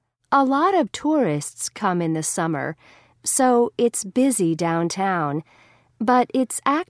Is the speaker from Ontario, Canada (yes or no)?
yes; Ottawa, Ontario, Canada; I'm from Ottawa. It's the capital city of Canada.